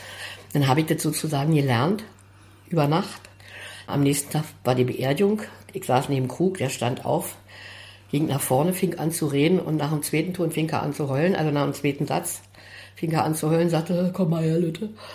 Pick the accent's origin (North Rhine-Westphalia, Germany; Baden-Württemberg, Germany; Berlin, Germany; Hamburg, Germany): Berlin, Germany; Ich komme eigentlich aus Steglitz, Südende, Lange Straße 5.